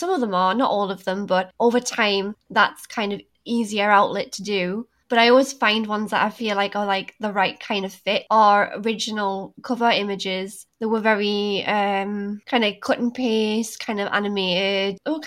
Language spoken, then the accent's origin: English; Newcastle upon Tyne, North East England, United Kingdom; I'm from Newcastle and I'm almost 30.